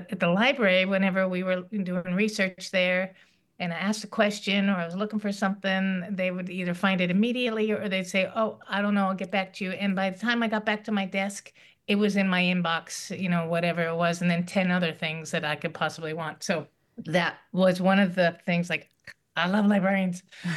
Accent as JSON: {"language": "English", "town": "San Francisco", "region": "California", "country": "United States", "said": "I'm from San Francisco"}